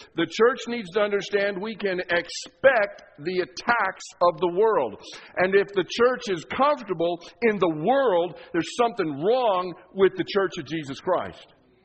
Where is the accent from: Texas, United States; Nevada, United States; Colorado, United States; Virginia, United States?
Colorado, United States; Leadville; when I grew up in Leadville, there was limited sports opportunities just because of the snow. And in my family, we were skiers.